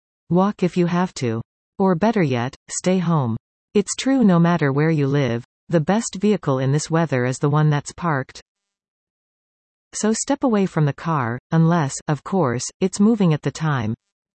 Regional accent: Alberta, Canada; now in Vancouver, Canada; Growing up in Alberta, I was one of those people who looked over the mountains and shook my head at the ineptitude of Vancouver drivers during rare bouts of winter driving.

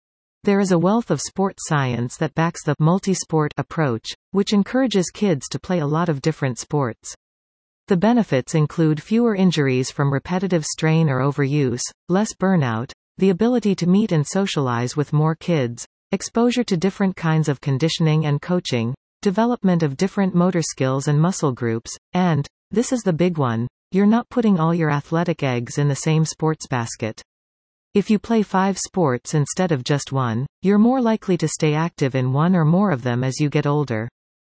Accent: Ontario, Canada; I grew up in Ontario where the winters are colder, and as a result we had clear seasons for everything.

